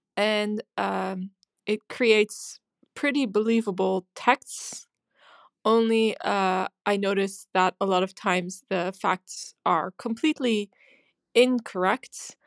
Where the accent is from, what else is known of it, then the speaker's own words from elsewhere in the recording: Amsterdam, North Holland, Netherlands; Hi, I'm a writer from Amsterdam and I have a question.